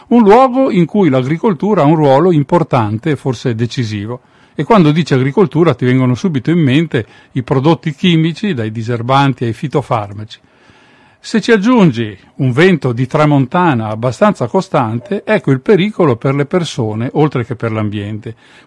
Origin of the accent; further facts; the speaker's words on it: Trentino-Alto Adige, Italy; la notizia di cui mi parla si riferisce al Trentino Alto Adige, la mia terra natale